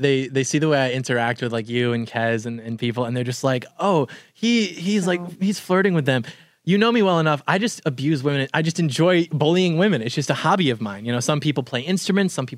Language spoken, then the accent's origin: English; Michigan, United States; I grew up 15 minutes outside of Detroit